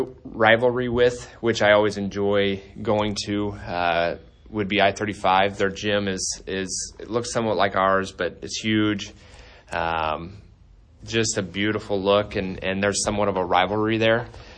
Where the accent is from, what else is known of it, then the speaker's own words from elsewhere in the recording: Iowa, United States; So I grew up just west of Cedar Rapids, 20 minutes. A school called Benton Community, which is a 3A school.